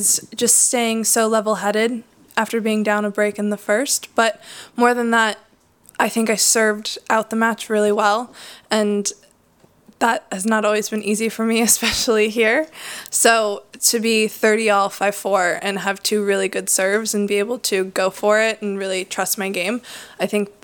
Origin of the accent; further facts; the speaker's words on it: United States; But I grew up in the States where we don't really have red clay.